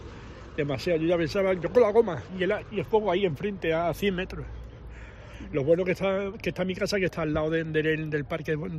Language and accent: Spanish; Mesegal, Extremadura, Spain; De Mesegal.